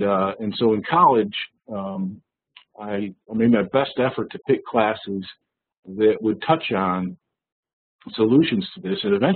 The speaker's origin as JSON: {"language": "English", "country": "United States", "tie": "born or raised there", "said": "when you're growing up in the United States back then, the story you're told in school and from your family is that America was the greatest country in the world"}